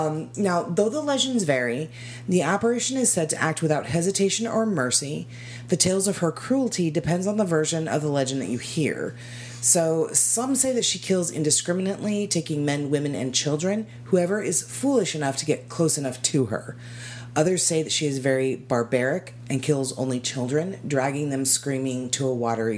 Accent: Arizona, United States; Now, being born and raised in Arizona, I can tell you that Launa Canyon in Arizona is nothing I've ever heard of before

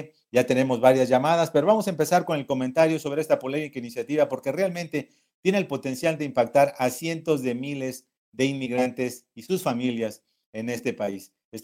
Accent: Mexico; transmitiendo desde mi bella República Mexicana y también desde Washington, D.C.

